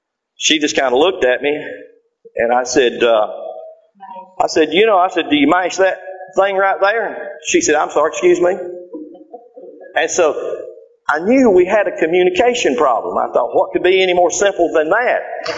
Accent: Georgia, United States; Because growing up in North Georgia, everybody sounded like I did.

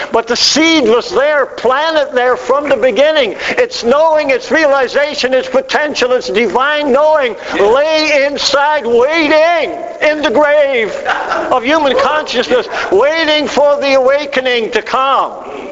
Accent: Netherlands; I've got a little benefit on you because I was raised in Holland

